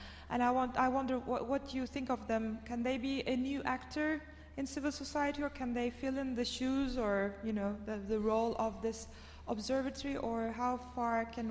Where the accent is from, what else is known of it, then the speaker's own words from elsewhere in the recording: Istanbul, Turkey; now in United Kingdom; I come from Istanbul. I'm an academic there.